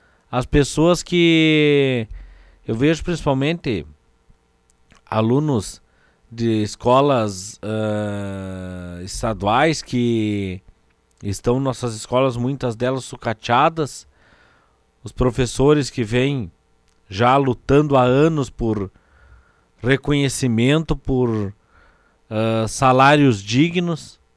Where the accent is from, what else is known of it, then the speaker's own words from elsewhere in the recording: Bom Jesus, Brazil; Lá na minha terra, em Bom Jesus, que deu um pulo, ou se confirmou essa noite, 22 casos já, para uma cidade de 11, 12 mil habitantes.